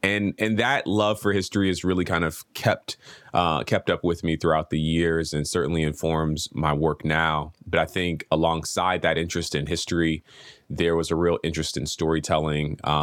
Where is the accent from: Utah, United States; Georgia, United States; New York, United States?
Georgia, United States; Atlanta; Yeah, so I grew up in Atlanta, Georgia, in Southwest Atlanta off Cascade Road.